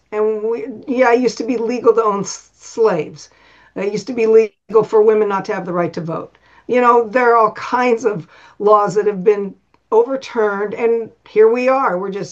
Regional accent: Oregon, United States; And I grew up in Oregon.

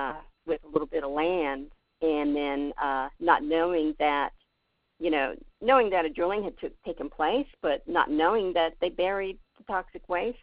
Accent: West Virginia, United States; when I tell people I'm from West Virginia, they immediately think pollution and people who are poor and uneducated.

